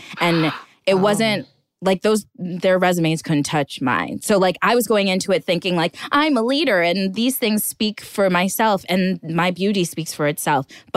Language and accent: English; Minnesota, United States; also born or lived in South; because growing up in Minnesota, I was just Black. I knew that my skin was Black and everyone else's was white.